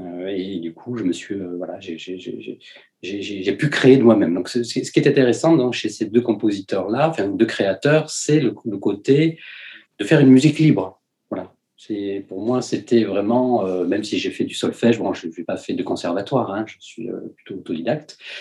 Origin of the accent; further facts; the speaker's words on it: Nice, Provence-Alpes-Côte d'Azur, France; je suis né à Nice et j'ai vécu beaucoup dans la ville, mais c'est vrai que les Alpes-Maritimes, enfin tout ce qui est montagne, pas la mer